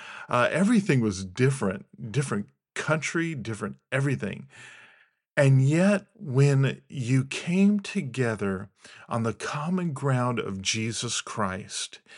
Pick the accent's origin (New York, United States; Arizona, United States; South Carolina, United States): Arizona, United States; I grew up in Arizona, okay?